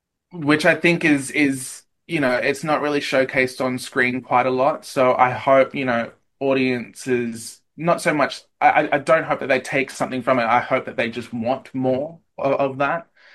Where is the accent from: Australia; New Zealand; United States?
Australia; Eastern Australia; accent: Eastern Australian; there was a lot of moments in rehearsals where I had to get rid of my Eastern Australian accent and try and do a, you know, deeper … vibe for WA.